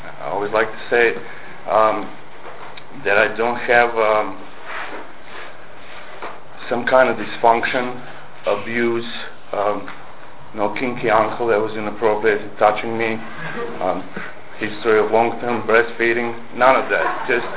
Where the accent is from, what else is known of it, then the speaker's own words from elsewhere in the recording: Croatia; I'm not from York area or this kind of area. I'm from Croatia